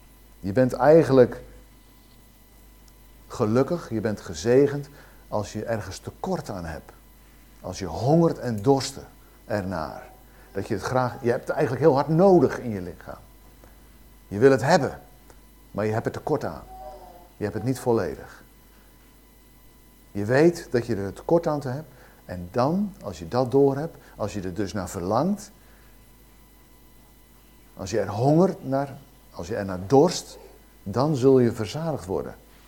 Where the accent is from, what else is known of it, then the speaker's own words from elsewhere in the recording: Papendrecht, South Holland, Netherlands; Ik kom uit Papendrecht. Ik ga dan naar de Vrije Baptistengemeente.